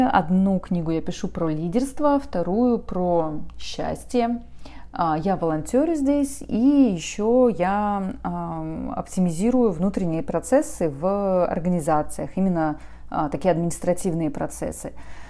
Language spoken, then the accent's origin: Russian; Tomsk, Tomsk Oblast, Russia; also born or lived in Irkutsk; Я родилась в Сибири, в городе Томске, примерно 35 лет назад. Там я выросла, там я училась, в том числе в университете. И затем, в 2009 году, я, можно сказать, случайно оказалась в Иркутске и прожила там почти 10 лет.